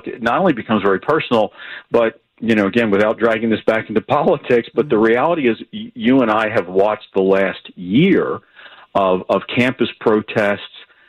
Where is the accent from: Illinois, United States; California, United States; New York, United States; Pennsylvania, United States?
Pennsylvania, United States; Philadelphia; So it's been a new experience for a kid from South Philly